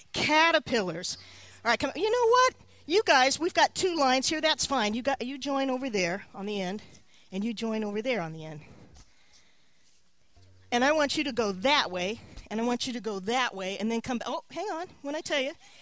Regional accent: California, United States; When I was growing up in California, I had a big, huge vegetable garden with big, fat, fat red juicy tomatoes.

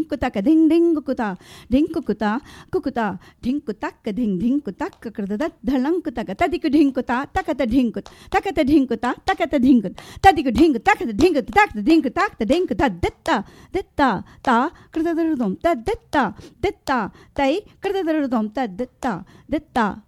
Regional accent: Maharashtra, India; first language Tamil; English is a second language; By the time we were in the fifth grade, we had to know English, Hindi, my mother tongue, that was Tamil. I lived in Maharashtra, so Marathi was compulsory for me to learn.

